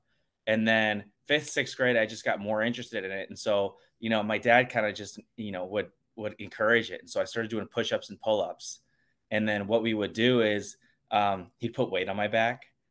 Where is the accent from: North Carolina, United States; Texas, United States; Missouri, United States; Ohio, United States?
Ohio, United States; Cleveland; I'm from Cleveland, Ohio.